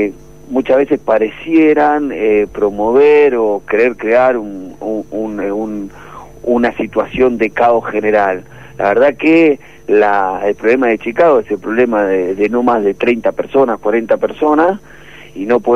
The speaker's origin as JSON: {"language": "Spanish", "region": "Buenos Aires", "country": "Argentina", "tie": "born or raised there", "said": "todos los que nacimos y nos criamos acá en Matadero"}